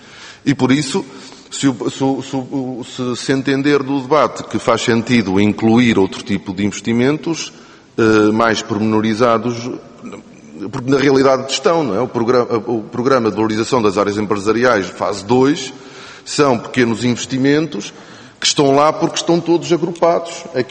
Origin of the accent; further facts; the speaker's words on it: São João da Madeira, Aveiro, Portugal; do que eu, que sou de São João da Madeira